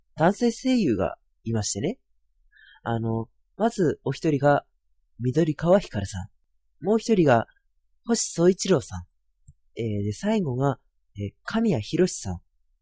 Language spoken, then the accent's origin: Japanese; Tohoku, Japan; 出身は、東北地方です。